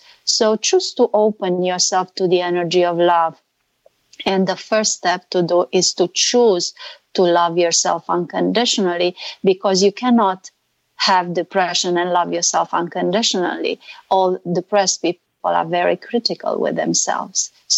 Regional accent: Romania; English is a second language; I'm not Hungarian. I'm from Romania

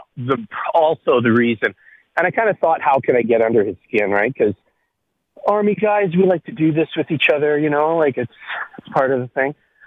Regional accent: Vancouver, British Columbia, Canada; I got to watch the Olympics in my hometown of Vancouver, Canada here, on TV again.

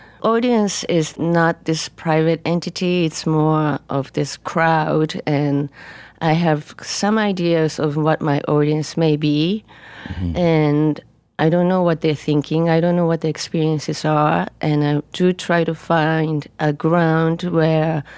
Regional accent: Japan; first language Japanese; English is a second language; Yes, my native language is Japanese. Right. And I've lived here long enough to sometimes just babble, say things out.

